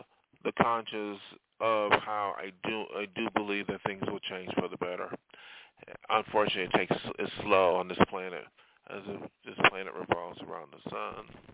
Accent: New York, United States; I learned it in my hometown, New York, too.

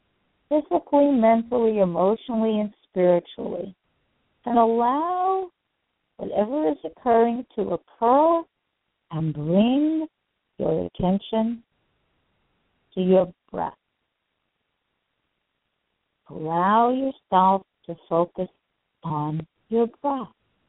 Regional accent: New York, United States; I'm a city woman, I come from New York. I have never lived on a farm.

